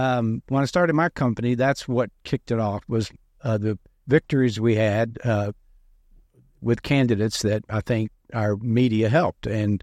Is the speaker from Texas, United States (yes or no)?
yes; Abilene, Texas, United States; I'm from Abilene and had an office in Abilene, and one of the most conservative cities in Texas.